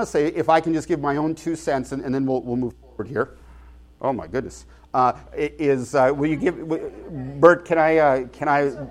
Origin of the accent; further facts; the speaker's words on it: Canada; I'm Canadian. I'd be here teaching you how to run a good power play in hockey.